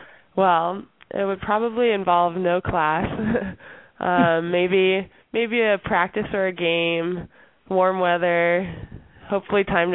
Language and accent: English; Manhattan Beach, California, United States; And obviously, growing up in Manhattan Beach, I learned to play volleyball on the beach